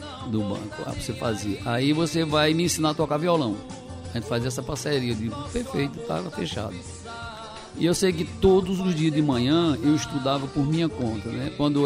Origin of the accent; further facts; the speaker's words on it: Monteiro, Paraíba, Brazil; eu nasci em Monteiro, formei, aprendi a tocar em Monteiro